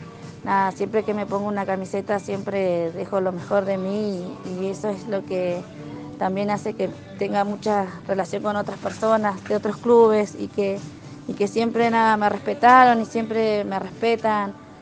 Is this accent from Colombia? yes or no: no; Arrayanes, Uruguay; De mi barrio, de donde me crié, de mi barrio, de donde nací, en Arrayanes.